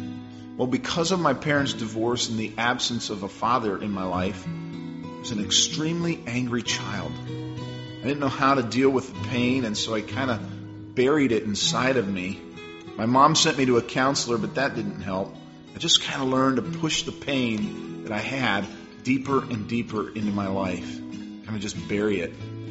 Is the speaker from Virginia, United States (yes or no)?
no; Bryn Mawr, Pennsylvania, United States; born there; I was born in 1969 in Bryn Mawr, Pennsylvania. My mother was 19 years old. My father, he was 20.